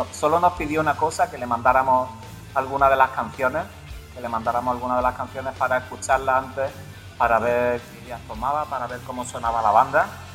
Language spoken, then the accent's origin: Spanish; Spain; desde España.